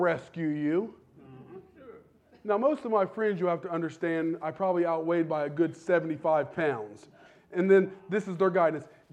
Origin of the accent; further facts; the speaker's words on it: Ohio, United States; When I was a little boy growing up in Cowan Lake region